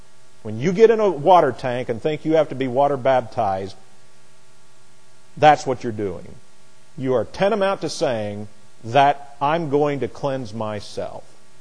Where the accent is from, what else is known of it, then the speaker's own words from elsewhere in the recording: Indiana, United States; I'm originally from Indiana, and in Indiana we were called the Crossroads of America.